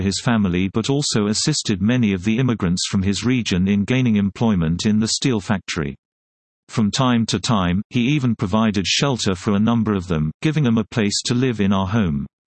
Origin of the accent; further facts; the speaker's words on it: United States; I guess there had been some concern that, as an American, I might not be able to communicate with them